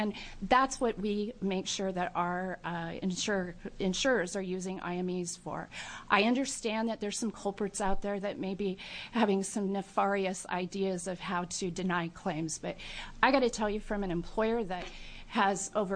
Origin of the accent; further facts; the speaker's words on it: Portland, Oregon, United States; I am from Southeast Portland, just to make a point there.